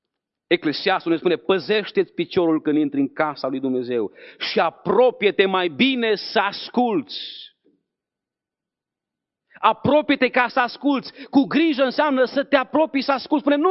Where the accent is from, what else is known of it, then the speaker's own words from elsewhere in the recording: Romania; eu sunt mai înapoiat un pic, vin din România. Și un pic mai superstițios, mai penticostal.